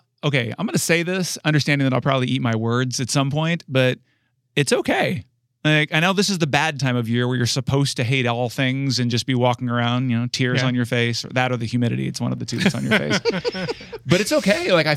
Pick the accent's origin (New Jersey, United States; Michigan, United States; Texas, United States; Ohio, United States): Ohio, United States; I came from Ohio.